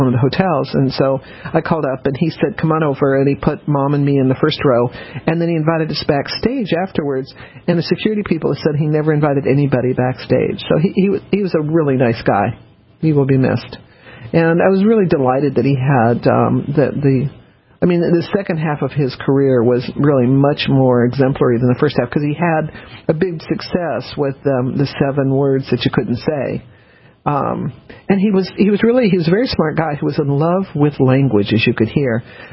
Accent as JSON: {"language": "English", "town": "Philadelphia", "region": "Pennsylvania", "country": "United States", "said": "This is where the worst drivers are. I'm from Philadelphia. I should know."}